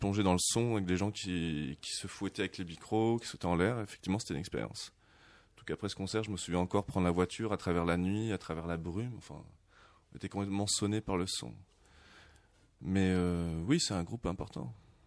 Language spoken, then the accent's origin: French; Paris, Île-de-France, France; now in Marseille, France; ça fait 3 ans et demi que j'habite à Marseille, même si je suis parisien d'origine.